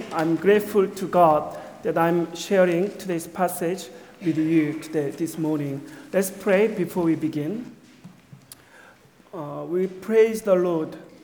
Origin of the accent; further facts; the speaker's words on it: Seoul, South Korea; I come from Seoul, South Korea, not North Korea, but South Korea, Seoul.